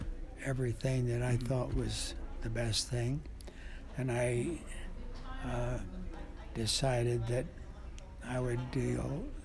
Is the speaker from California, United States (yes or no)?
yes; Sacramento, California, United States; Well, I was born in California and on a farm.